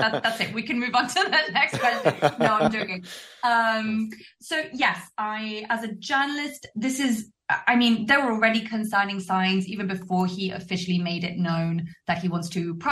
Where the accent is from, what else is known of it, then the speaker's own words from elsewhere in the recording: Argentina; I am from Argentina, and I don't cover Argentina as a foreign correspondent, but I know plenty.